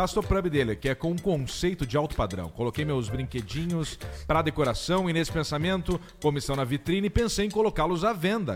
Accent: Urubici, Santa Catarina, Brazil; Urubici, Santa Catarina.

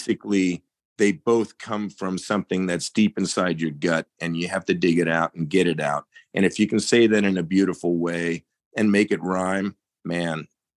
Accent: South Africa; growing up in South Africa, rural area, and then on a ranch, you know.

